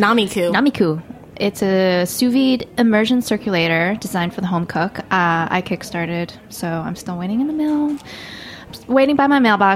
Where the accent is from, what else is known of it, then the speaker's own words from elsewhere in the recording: Taiwan; I'm from Taiwan, so, yes.